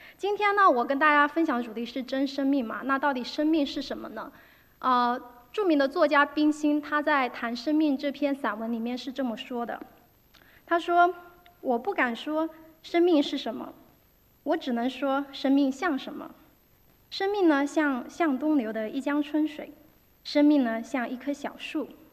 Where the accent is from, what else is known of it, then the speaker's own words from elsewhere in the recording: Hunan, China; 我是湖南人啊，我们那个地方有很多的山，就是不是很高的那种山